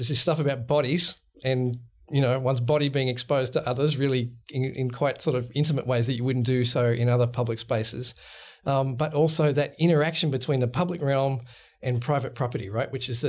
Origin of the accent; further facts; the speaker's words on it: Sydney, New South Wales, Australia; So I grew up in Sydney, actually, in just north of Hornsby, so about an hour away from the CBD.